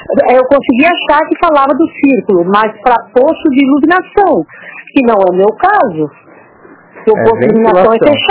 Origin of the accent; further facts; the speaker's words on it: Florianópolis, Santa Catarina, Brazil; Eu sou de Florianópolis, tá?